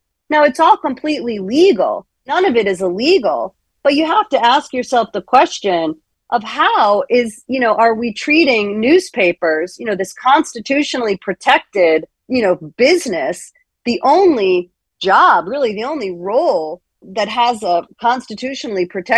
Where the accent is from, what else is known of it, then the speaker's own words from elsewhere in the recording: Connecticut, United States; So the Tribune owned the Hartford Courant, which was my hometown newspaper in Connecticut.